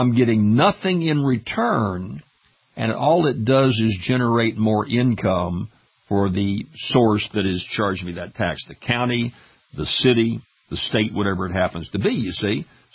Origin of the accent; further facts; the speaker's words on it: Louisiana, United States; We've had this fight here in my home state of Louisiana where vouchers have come in and all these changes, teachers' accountability.